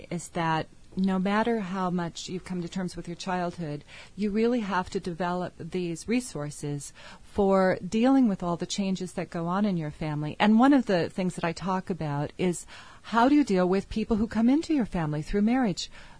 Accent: Santa Barbara, California, United States; now in New York City, United States; Well, you know, I grew up in Santa Barbara, although I have lived in New York City for over two decades.

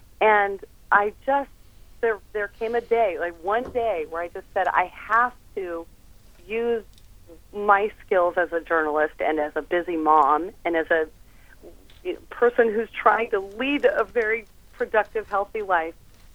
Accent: Alaska, United States; I was raised in Alaska, and my grandmother was a pioneer.

